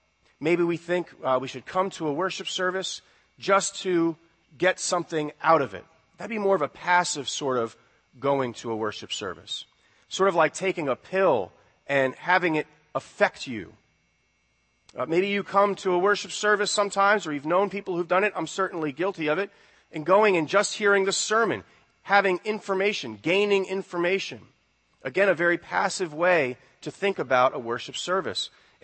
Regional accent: United States; And yet, as American evangelicals, sometimes I think that we can still fall into the same trap

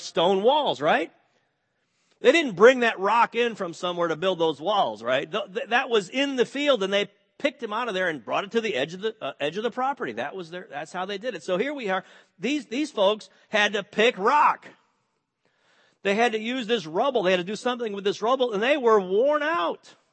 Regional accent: Midwest, United States; I'm from the Midwest. I mean, I was a suburban kid, so I didn't know anything about this to begin with.

